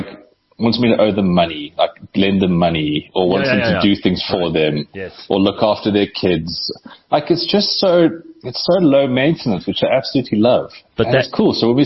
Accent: Cape Town, Western Cape, South Africa; And, you know, like growing up in the Cape, a really big thing for us was like going to the garden route, because that was obviously the thing you did over school holidays.

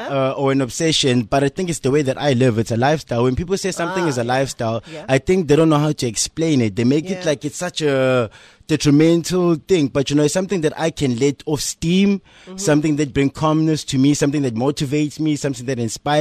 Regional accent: South Africa; So I grew up in Koma.

